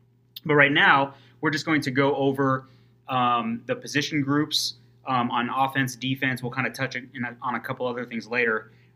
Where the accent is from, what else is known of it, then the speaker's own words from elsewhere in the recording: Lincoln, Nebraska, United States; We are lifelong Husker fans, born and raised in Lincoln, Nebraska.